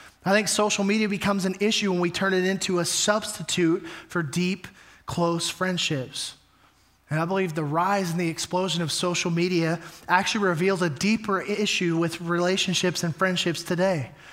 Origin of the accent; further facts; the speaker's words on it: Texas, United States; I'm from Texas, all my family lives there.